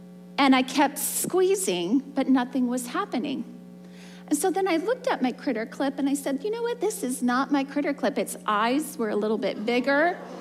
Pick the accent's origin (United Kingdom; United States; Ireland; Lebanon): United States; Southwest; Growing up in the Southwest, we had these things called black widows.